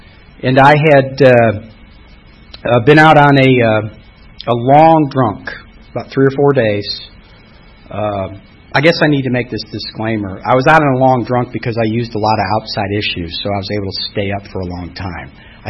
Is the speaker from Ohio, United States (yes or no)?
yes; Ohio, United States; I grew up in outside of Columbus, Ohio, and grew up in a great family.